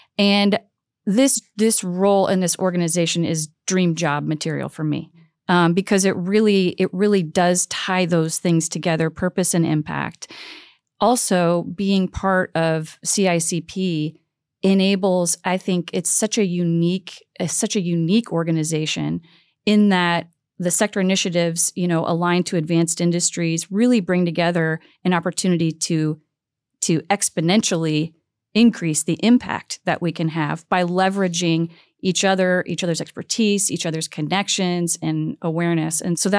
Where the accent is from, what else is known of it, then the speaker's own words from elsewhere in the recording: Fort Wayne, Indiana, United States; So a little bit of my background, I grew up in Fort Wayne.